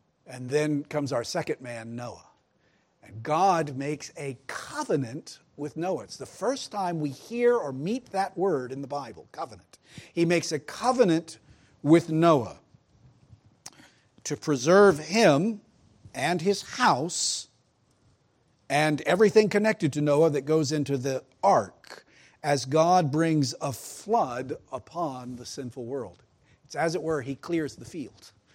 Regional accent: Georgia, United States; I grew up in Georgia. I grew up south of Atlanta.

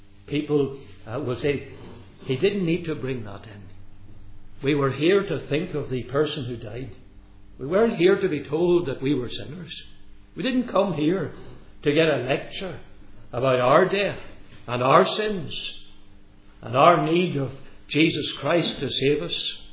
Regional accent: Northern Ireland, United Kingdom; I come from Ulster, where funerals are very largely attended.

